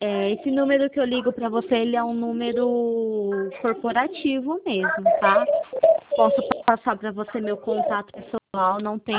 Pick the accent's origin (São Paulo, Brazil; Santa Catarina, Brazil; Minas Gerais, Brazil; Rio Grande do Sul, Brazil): São Paulo, Brazil; Pirajuí; Eu sou de Pirajuí